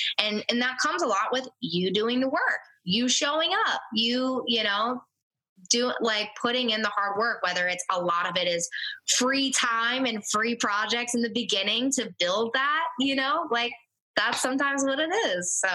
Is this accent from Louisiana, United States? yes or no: yes; New Orleans, Louisiana, United States; it was in my hometown of New Orleans, like my Superdome, the place that I grew up.